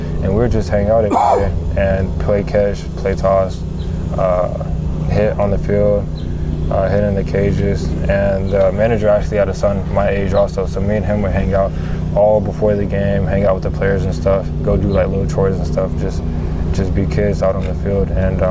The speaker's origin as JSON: {"language": "English", "region": "Georgia", "country": "United States", "tie": "born or raised there", "said": "Like growing up in Georgia, like, I haven't really had to go out to like different states to like find tournaments and stuff."}